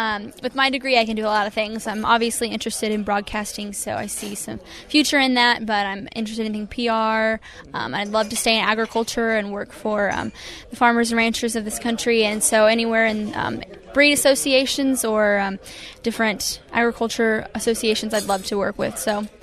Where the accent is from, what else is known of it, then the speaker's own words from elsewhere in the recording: Missouri, United States; Yeah, I'm originally from Missouri, grew up on a small registered Angus farm with my family